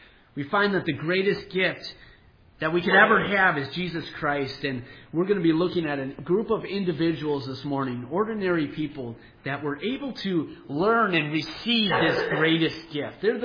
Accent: Wisconsin, United States; Growing up in Wisconsin, some of the best gifts that we had were anything that had to do with the Packers.

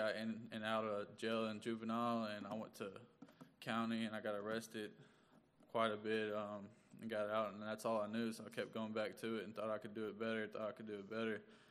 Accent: Conway, United States; I'm 21 years old. I was born and raised in Conway.

